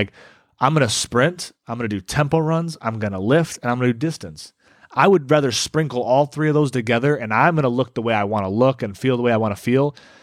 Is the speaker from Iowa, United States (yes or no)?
no; Michigan, United States; Like, listen, we're from Michigan. No one is out being like, hey, brother, let's get together and run.